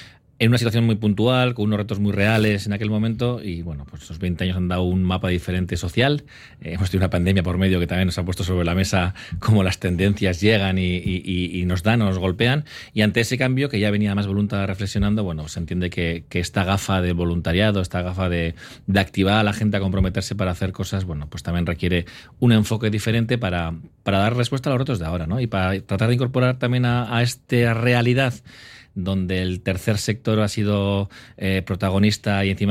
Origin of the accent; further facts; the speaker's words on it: Basque Country, Spain; los bizkaitarrak somos gente de Ausolana, somos gente con valores muy muy arraigados